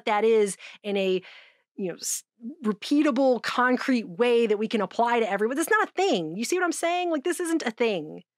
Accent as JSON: {"language": "English", "country": "United States", "said": "as an American whose country would not exist apart from yours"}